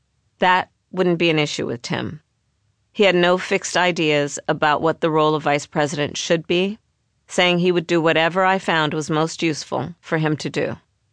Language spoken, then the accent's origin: English; Oakland, California, United States; I'm West Coast, he's Midwest. I was born in Oakland and grew up in a working-class urban neighborhood.